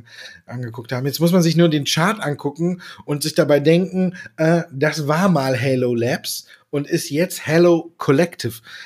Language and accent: German; Düsseldorf, North Rhine-Westphalia, Germany; born there; ich als geborener Düsseldorfer